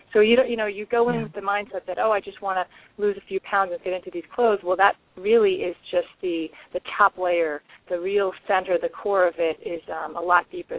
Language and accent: English; Connecticut, United States; I grew up in Connecticut, and I was always involved in sports